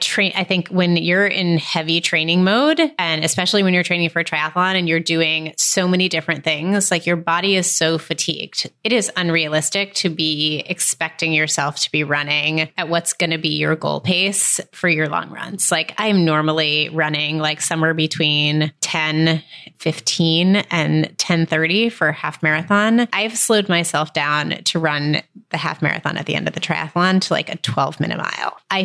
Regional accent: Syracuse, New York, United States; I had this great experience growing up in Syracuse, New York.

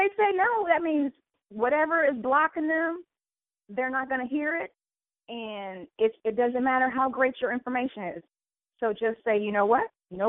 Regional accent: Midwest, United States; my backstory is, you know, I grew up in the Midwest

